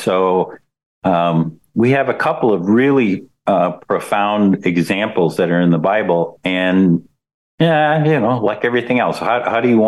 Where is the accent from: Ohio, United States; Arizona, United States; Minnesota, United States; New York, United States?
Minnesota, United States; So I just have to go and say, well, I'm from Minnesota.